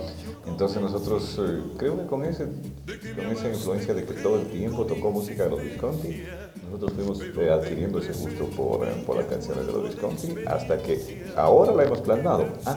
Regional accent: Guantánamo, Cuba; una presentación en Guantánamo, en mi tierra, en nuestra tierra

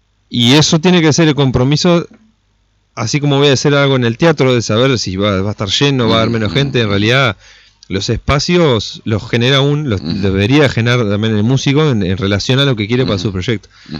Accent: Salto, Uruguay; cuando yo vengo acá y vos estás diciendo que yo soy de Salto, ¿entendés?

